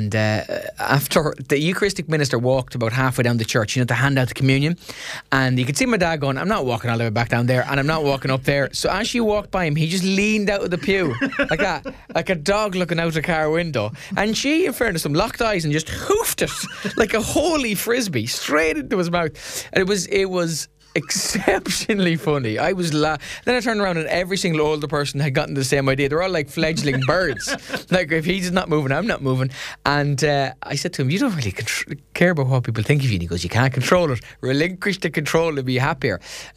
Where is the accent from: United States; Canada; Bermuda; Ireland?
Ireland; as I have over the last 2 years, as an Irish person, you've no control over anything.